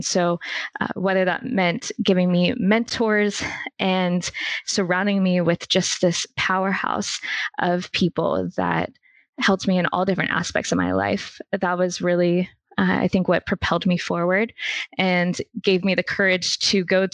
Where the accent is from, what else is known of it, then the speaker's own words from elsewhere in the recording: Texas, United States; I grew up in Texas primarily.